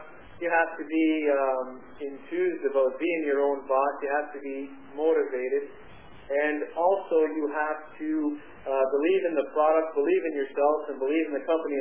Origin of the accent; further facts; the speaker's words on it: Ottawa, Ontario, Canada; I'm from Ottawa, as stated, which is the nation's capital of Canada. Population of about 1 million and 1. 1.1 million people.